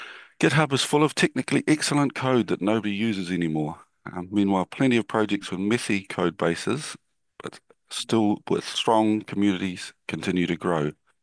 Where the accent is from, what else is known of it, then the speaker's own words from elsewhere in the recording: Northland, New Zealand; now in Wellington, New Zealand; I am from Aotearoa, New Zealand. I was born in the far north and I live in the capital city, Wellington, and now.